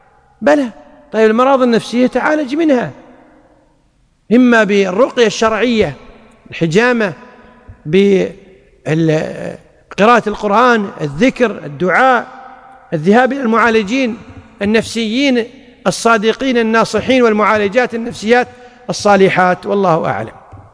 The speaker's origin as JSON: {"language": "Arabic", "country": "Kuwait", "said": "لأنه كما يقول الناس عندنا في الكويت: الذهب زينة وخزينة،"}